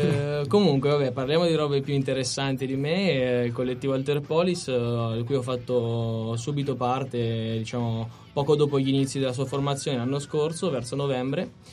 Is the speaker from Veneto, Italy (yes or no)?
no; Perugia, Umbria, Italy; vengo da Perugia in Umbria, per chi non lo sapesse, non lo sa nessuno, dove fanno i cioccolatini, i Baci Perugina.